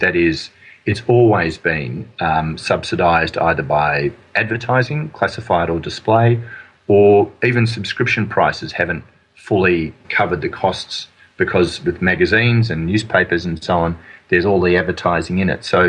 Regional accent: Australia; That's something that wouldn't have occurred to me as an Australian.

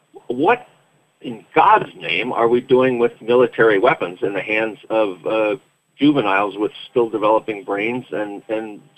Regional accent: United States; It was just just part of being an American.

